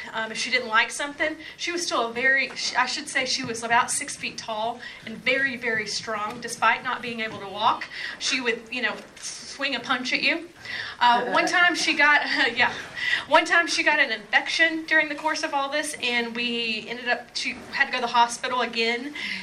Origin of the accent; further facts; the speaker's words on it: Kentucky, United States; So I'm originally from southeastern Kentucky. I'm from Knox County, Kentucky, if you've ever heard of there, almost in Tennessee, almost in Virginia, very rural part of the state.